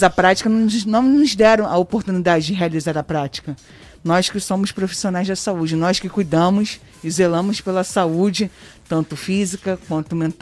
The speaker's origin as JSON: {"language": "Portuguese", "country": "Brazil", "said": "Então, né, nós somos brasileiros, né, nós não devemos desistir nunca"}